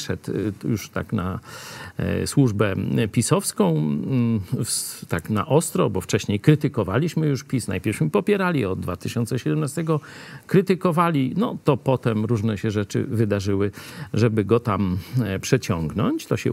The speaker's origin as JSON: {"language": "Polish", "town": "Lublin", "region": "Lublin Voivodeship", "country": "Poland", "said": "ponieważ choć jesteśmy z Lublina"}